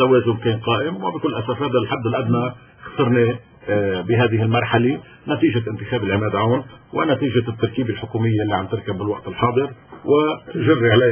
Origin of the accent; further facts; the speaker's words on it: Lebanon; ويلي بيفكر أنه فوتتنا كلبنانيين بمسار رئاسة الجمهورية بالشكل اللي فتنا فيه